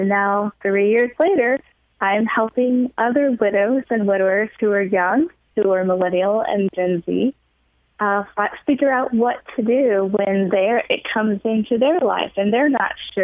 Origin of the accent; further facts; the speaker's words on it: Cookeville, Tennessee, United States; now in Chattanooga, United States; So, yes, I am a Cookevillian all the way through, young to old, and I really love my hometown.